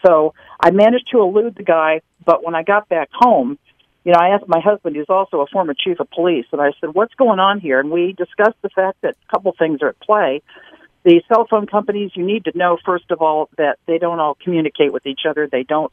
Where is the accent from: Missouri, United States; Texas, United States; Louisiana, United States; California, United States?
Missouri, United States; Kansas City; Candidly, I'm from Kansas City, Missouri. I didn't know where there were any in that neighborhood.